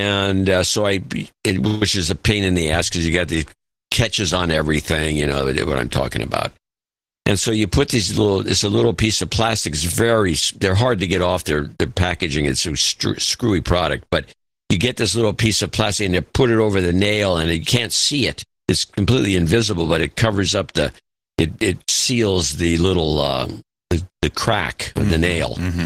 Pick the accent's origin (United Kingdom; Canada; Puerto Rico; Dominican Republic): Puerto Rico; In Puerto Rico, we are born American citizens. We have the same passport as you do in the States, and there is no such thing as Puerto Rican citizenship.